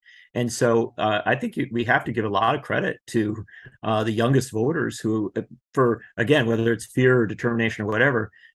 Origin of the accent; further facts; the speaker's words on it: Wisconsin, United States; In Western Wisconsin, in my home state